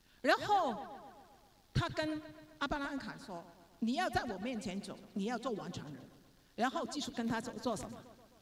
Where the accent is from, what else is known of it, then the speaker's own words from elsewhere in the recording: China; 我们中国人说听老婆的话是会发财的，是吗？